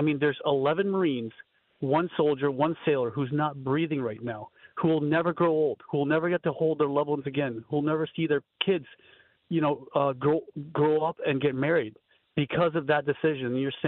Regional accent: Vietnam; now in United States; So I came to Vietnam from Vietnam in 1975. My father was marked for death or going to be sent to a re-education camp because he was a high-ranking government official. And so we fled over here and we came to the United States

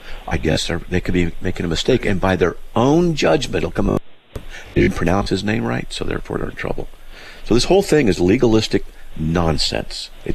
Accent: Wyoming, United States; born there; now in Idaho, United States; I'm on the radio. I'm 67 years old. I was born in Wyoming. I've moved 40 times. I now live in Idaho.

